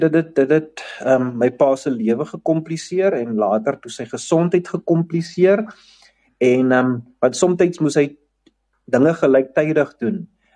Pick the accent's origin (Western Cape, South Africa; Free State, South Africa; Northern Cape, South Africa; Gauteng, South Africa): Western Cape, South Africa; Kraaifontein; so ek is 'n laatlammetjie. Groot geword in die Kaap en skool gegaan in Durbanville. En groot geword in die strate van Kraaifontein, waar die bekende Cheslin Kolbe ook vanaf is. Ek het groot geword in die Kaap en hoërskool gegaan by Hoërskool Durbanville, my pa se laaste gemeente.